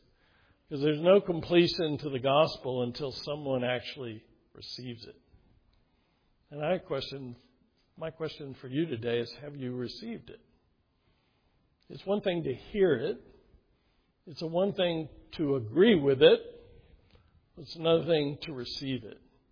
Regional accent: Altavista, Virginia, United States; this is an unfortunate part of the culture that I grew up in, Central Virginia. I grew up in Alta Vista, of all places. You might know that little town.

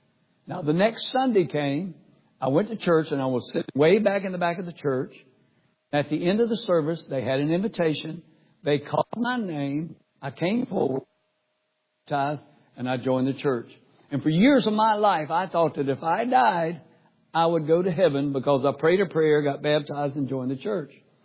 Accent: North Carolina, United States; also born or lived in Raleigh; And once I was playing the clubs there in my hometown and was starting to pack all the clubs, things were going good. Then I moved to Raleigh, North Carolina, the big city.

